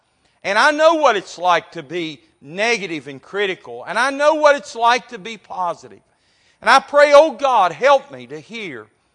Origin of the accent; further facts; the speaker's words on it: Montgomery, West Virginia, United States; when I grew up in Montgomery, West Virginia, about 50 miles from here.